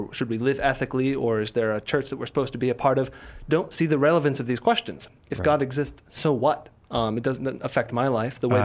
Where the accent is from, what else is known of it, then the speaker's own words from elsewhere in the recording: Raleigh, North Carolina, United States; Right around Raleigh, if you're familiar with the area.